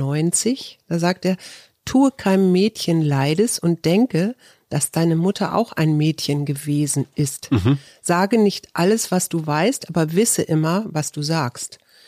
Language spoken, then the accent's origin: German; Hamburg, Germany; Also ich bin ja in Hamburg-Barmbek geboren oder habe da als in meinen ersten Jahren als Kind gelebt oder als Kleinkind.